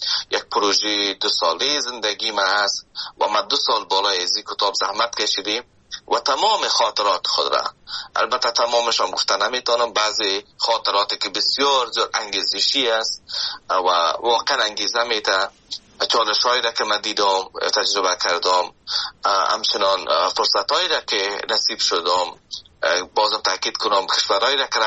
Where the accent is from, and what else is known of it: Afghanistan; now in Canada